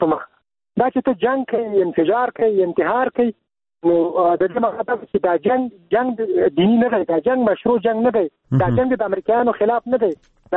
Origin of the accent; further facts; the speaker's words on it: Afghanistan; دنیا ته وښي چې موږ افغانان یو